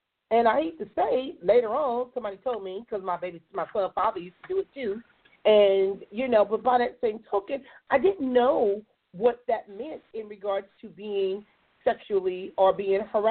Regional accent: Compton, California, United States; I remember growing up in Compton, and I went to Willowbrook Middle School, and that was back in the early 80s.

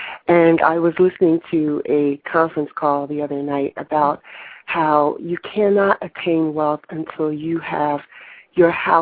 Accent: New Jersey, United States; From New Jersey.

